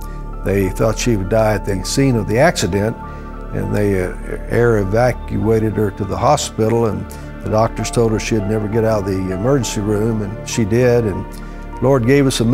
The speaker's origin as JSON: {"language": "English", "town": "San Antonio", "region": "Texas", "country": "United States", "said": "This is my wife … We're from San Antonio, Texas."}